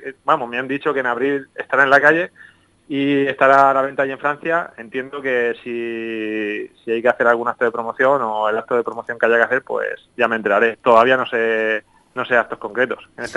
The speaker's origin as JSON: {"language": "Spanish", "town": "Jumilla", "region": "Region of Murcia", "country": "Spain", "said": "al final pues yo soy de Jumilla, ¿no?"}